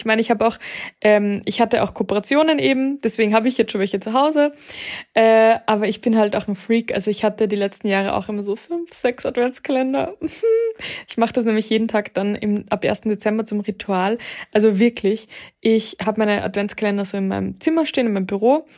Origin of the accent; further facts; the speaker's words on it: Austria; Bei uns in Österreich gab es Wahlpflichtfächer.